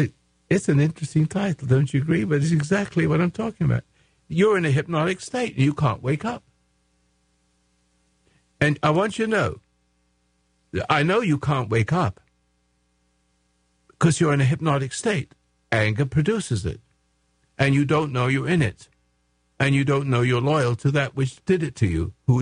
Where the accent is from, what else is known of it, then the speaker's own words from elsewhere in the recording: England, United Kingdom; accent: English; now in Grants Pass, United States; I should have said Grants Pass, but it's to me Grants Pass, if you don't mind. I still got my English accent.